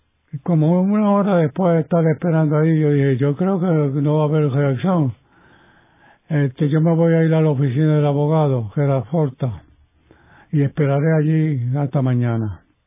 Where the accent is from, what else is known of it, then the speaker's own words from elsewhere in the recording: Puerto Rico; Nosotros somos puertorriqueños y somos latinos.